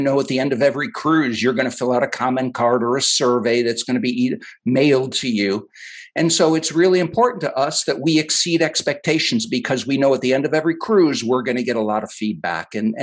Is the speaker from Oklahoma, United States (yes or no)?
no; Connecticut, United States; I grew up in Connecticut. I got my job from walking my dog in Connecticut.